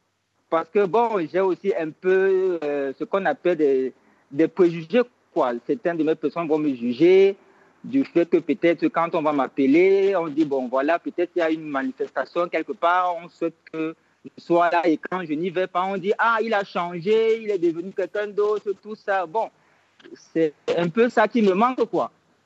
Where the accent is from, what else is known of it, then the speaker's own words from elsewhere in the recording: Cameroon; moved away; Cameroun.